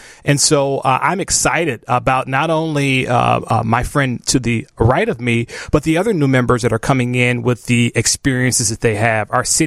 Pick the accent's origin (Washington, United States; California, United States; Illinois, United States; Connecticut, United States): Illinois, United States; Chicago; I grew up in Chatham, so I grew up in the city of Chicago.